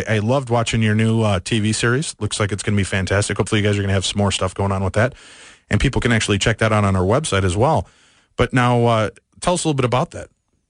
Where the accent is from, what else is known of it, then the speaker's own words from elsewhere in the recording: Chicago, Illinois, United States; Yeah, actually, you know, I grew up in Chicago.